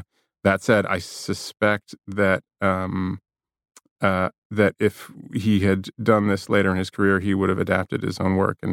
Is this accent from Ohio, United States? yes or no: no; New York, United States; So I'm New Yorker, but sort of mid-Atlantic in education.